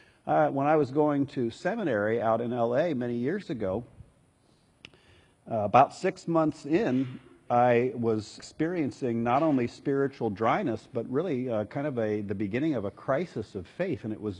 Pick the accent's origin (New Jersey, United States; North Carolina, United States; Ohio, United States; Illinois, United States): Ohio, United States; Columbus; now in Los Angeles, United States; "Well, I'm from Columbus." That was not in my favor.